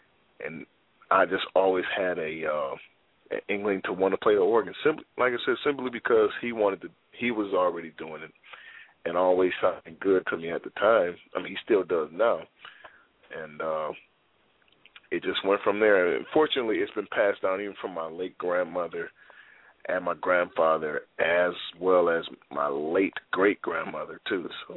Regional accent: Cleveland, Ohio, United States; Well, I come from Cleveland, Ohio, born and raised, and I've learned how to play at church

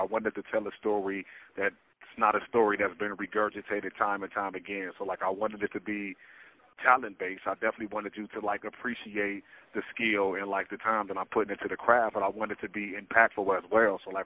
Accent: Cleveland, Ohio, United States; also born or lived in Lakewood; So I'm from Lakewood, Ohio. I was born and raised on, like, the west side of Cleveland. I eventually ended up in Lakewood, Ohio.

